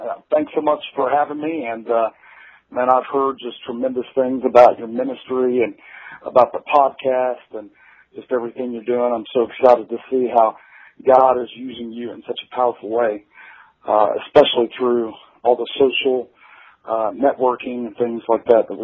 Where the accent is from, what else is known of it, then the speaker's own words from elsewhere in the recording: Plano, Texas, United States; also born or lived in Amarillo; I grew up in the Dallas-Fort Worth area, mostly in like Plano area, Allen, Garland, Richardson, that area. I also lived in the Panhandle in Amarillo, Texas